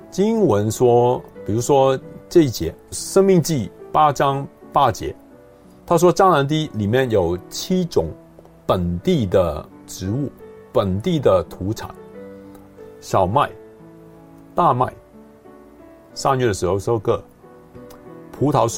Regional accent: South China, China; 好像是中国的南方啊，我是南方人，南方人泡汤的时候都加一些的蜜枣

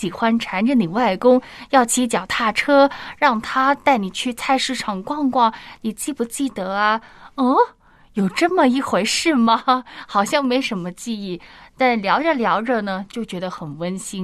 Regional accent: Shanghai, China; now in Hong Kong; 那我老家就是在上海。

